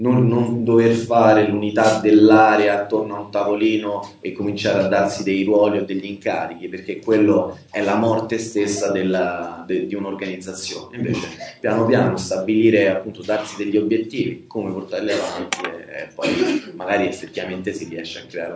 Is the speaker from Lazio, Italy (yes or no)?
yes; Rome, Lazio, Italy; io vengo da Roma